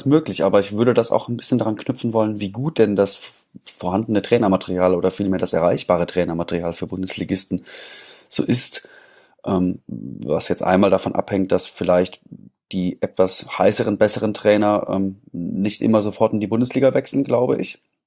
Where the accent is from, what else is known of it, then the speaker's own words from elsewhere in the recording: Dortmund, North Rhine-Westphalia, Germany; als Dortmunder